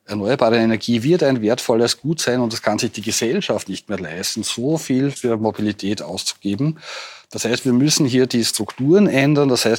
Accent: Austria; bei uns in Österreich

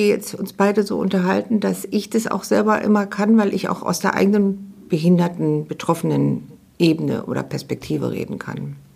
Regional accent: Berlin, Germany; born there; geboren 1963 in Ostberlin

